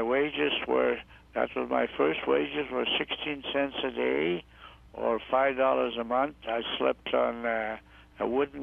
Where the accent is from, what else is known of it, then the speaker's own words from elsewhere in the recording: Athabasca, Alberta, Canada; My dad was a miner, and when I was 5 years old, I come to the town of Athabasca, and we moved across the Athabasca River, about 16 miles north of the Athabasca River, and that's where I spent my 15 years.